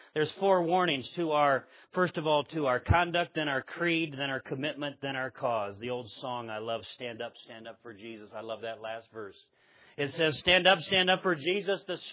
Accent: Nebraska, United States; I come from Nebraska.

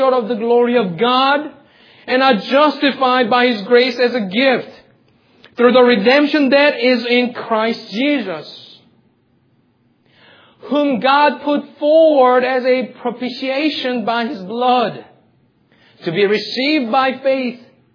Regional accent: New York, United States; Korean American like me, I am in the OPC. And I say, I'm in the OPC, and they say, "Really? And where are you from?" I say, "Well, in New York." "Where in New York?" "On Long Island."

